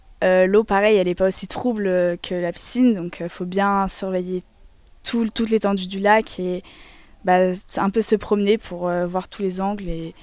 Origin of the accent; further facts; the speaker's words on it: Château-du-Loir, Pays de la Loire, France; now in Paris, France; j'ai 20 ans, je viens de Château-du-Loir, je fais mes études d'ostéopathie à Paris.